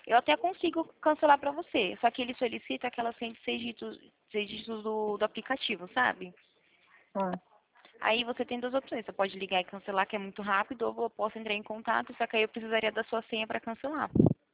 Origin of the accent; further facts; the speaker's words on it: Marília, São Paulo, Brazil; Eu sou de Marília, São Paulo, conhece? É interior, eu sou do interior